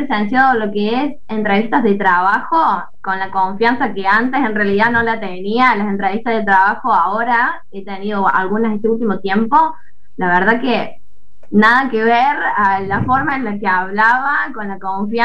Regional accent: Villa María, Córdoba, Argentina; Soy de Villa María, Córdoba

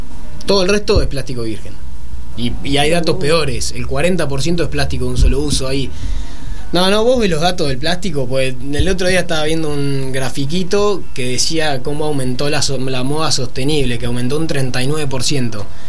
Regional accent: Argentina; Yo soy muy argentino, industria nacional y todo nacional.

